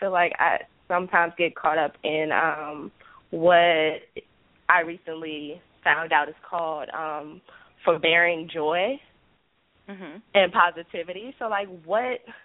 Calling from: Washington, District of Columbia, United States; from D.C.

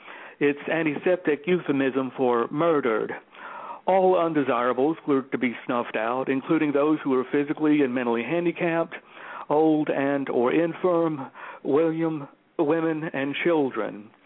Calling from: Atlanta, Georgia, United States; I'm calling from just outside Atlanta, Georgia.

